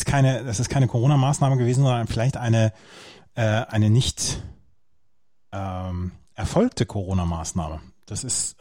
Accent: Bad Oeynhausen, North Rhine-Westphalia, Germany; Aber die Maskenpflicht in Innenstädten wurde auch in meiner Heimatstadt Bad Oeynhausen durchgesetzt.

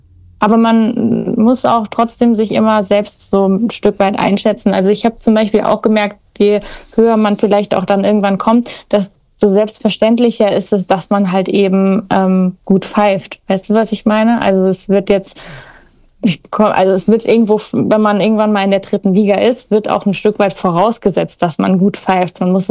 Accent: Gau-Odernheim, Rhineland-Palatinate, Germany; Ich komme ja aus Oder-Odernheim

